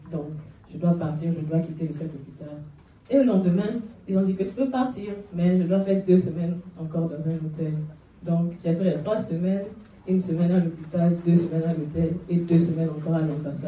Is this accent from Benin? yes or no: yes; Benin; Je viens de Bénin.